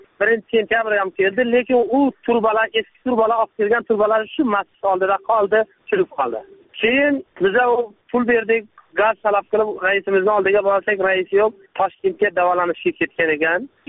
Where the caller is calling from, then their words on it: Khayrobod, Khorezm Region, Uzbekistan; Atrofimizdagi hamma qishlog'imizda gaz faqat bizlarda yo'q. Xorazm viloyati Qo'shko'pir tumani. Xayrobod qishlog'i. Shuning uchun qo'ng'iroq qildim.